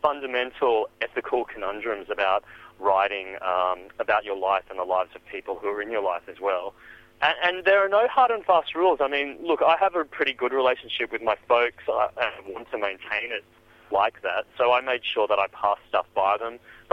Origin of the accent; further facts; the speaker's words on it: Australia; I'm sort of a double-barreled minority, so being gay and being Asian Australian or Chinese Australian